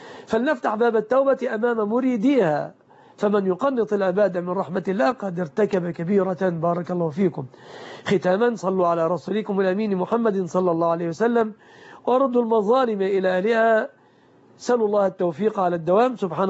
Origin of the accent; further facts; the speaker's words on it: Egypt; أن يحفظ بلادنا مصر آمنة مطمئنة